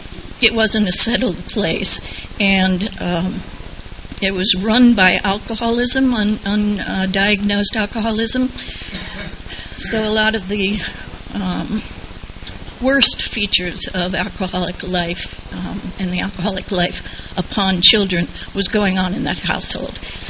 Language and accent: English; Swarthmore, Pennsylvania, United States; born there; I was born in Pennsylvania, Swarthmore, Pennsylvania. It's a pretty little town. I'm one of six kids in a Catholic home